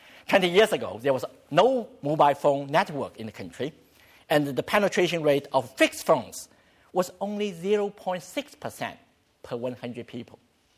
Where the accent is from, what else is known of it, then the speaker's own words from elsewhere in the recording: China; English is a second language; I grew up in China during the Cultural Revolution.